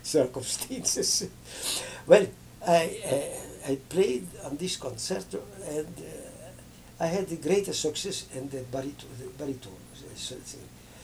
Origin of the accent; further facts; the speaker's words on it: Berlin, Germany; English is a second language; he came from Leipzig, and I came from Berlin.